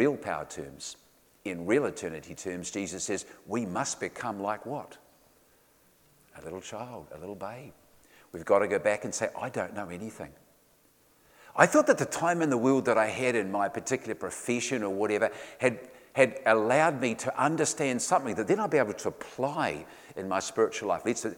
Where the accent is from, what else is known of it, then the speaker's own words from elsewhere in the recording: Ashburton, Canterbury, New Zealand; I grew up in Ashburton, small farming town, and you probably heard far too many Ashburton anecdotes